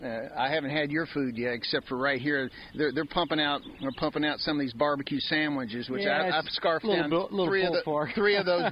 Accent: Kentucky, United States; Yeah, I grew up in Kentucky, and basically, when I was young, we basically, really, Kentucky at the time, they only had small game

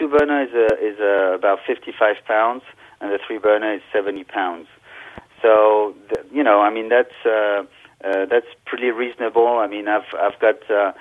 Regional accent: Bidart, Nouvelle-Aquitaine, France; English is a second language; now in United States; Yes, I come from the French side. It's a small village called Bidart.

